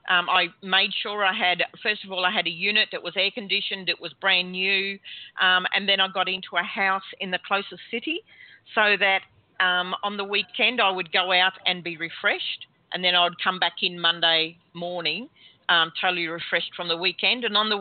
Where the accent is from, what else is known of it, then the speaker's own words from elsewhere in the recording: Australia; And I was sitting beside a lady who was, you know, eyeing me with such glee that I was from Australia.